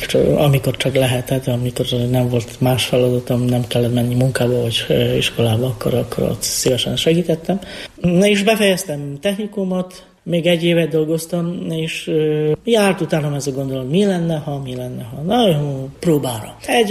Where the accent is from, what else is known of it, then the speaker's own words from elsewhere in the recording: Poland; persze Lengyelországhoz, igen, mert onnan származom